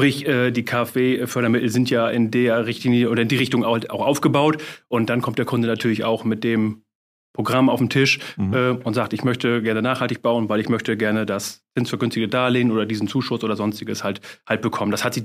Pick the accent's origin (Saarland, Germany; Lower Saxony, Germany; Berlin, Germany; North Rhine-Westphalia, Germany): Lower Saxony, Germany; in Ostfriesland geboren, habe hier meine Schule gemacht